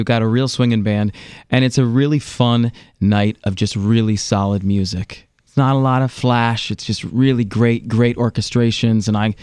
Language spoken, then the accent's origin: English; California, United States; Growing up in California, Southern California, that was the oldie station. K-Earth 101 was what my dad had on in the car.